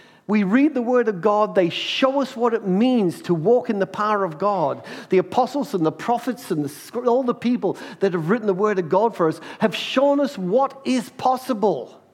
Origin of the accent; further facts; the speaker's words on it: United Kingdom; Because I'm British, I actually didn't lose my British citizenship. I actually can hold dual citizenship.